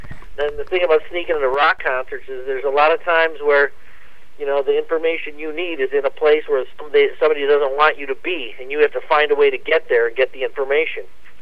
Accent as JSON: {"language": "English", "town": "Bay Village", "region": "Ohio", "country": "United States", "tie": "born or raised there", "said": "when I grew up in Bay Village, and I went to high school at St. Ed's"}